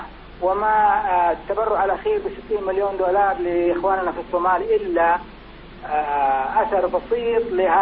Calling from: Jeddah, Makkah Province, Saudi Arabia; أنا بحدثك من جدة

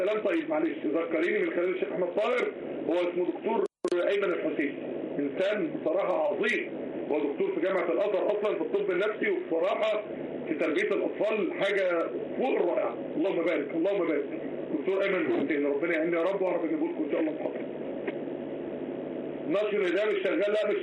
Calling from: Morocco; لان انا معاكم من المغرب

